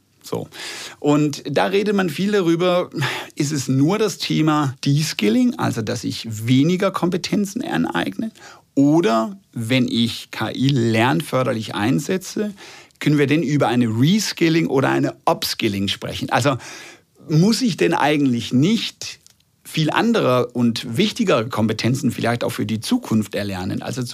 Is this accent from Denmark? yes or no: yes; Denmark; now in Germany; In Dänemark, wo ich herkomme, ist es gang und gäbe.